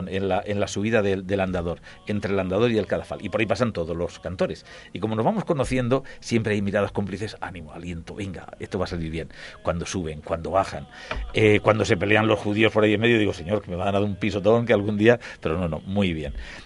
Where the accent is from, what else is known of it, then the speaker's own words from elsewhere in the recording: Catral, Valencian Community, Spain; Yo soy de Catral y era costumbre de mi familia, tiempos atrás, venirse a Elche a ver el Misteri.